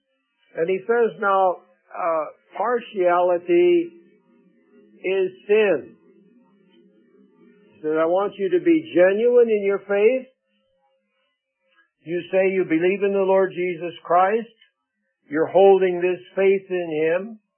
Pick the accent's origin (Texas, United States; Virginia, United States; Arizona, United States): Arizona, United States; because in the school where I grew up in Arizona, we had many Mexican Americans. In fact, the junior high where I went, there were more of those than Anglos. And so I grew up in a racially diverse atmosphere.